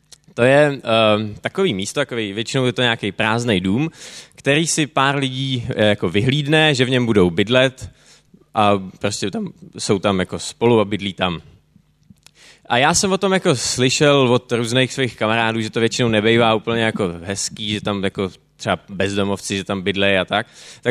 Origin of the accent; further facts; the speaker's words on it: Prague, Czechia; tak jsme mu řekli, že jsme z Prahy, že jsme přijeli na výlet